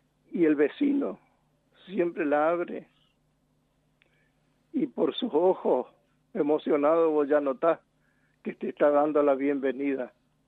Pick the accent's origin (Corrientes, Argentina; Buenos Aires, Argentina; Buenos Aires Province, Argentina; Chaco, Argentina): Corrientes, Argentina; Yapeyú; born there; porque yo nací allá, en Yapeyú, y me crié acá, pero nunca me fui allá.